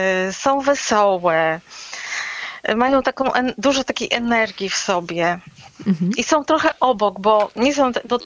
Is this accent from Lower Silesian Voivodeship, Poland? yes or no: no; Pomeranian Voivodeship, Poland; bo ja jestem z Kaszub, mieszkam tutaj.